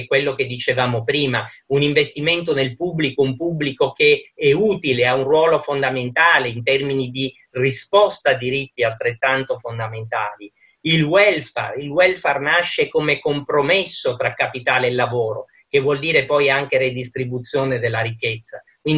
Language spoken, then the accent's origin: Italian; Southern Italy, Italy; moved away; essendo qui ormai da tanti anni, all'83, sono meridionale ed ancora oggi, da quando io sono partito dalla mia terra nell'83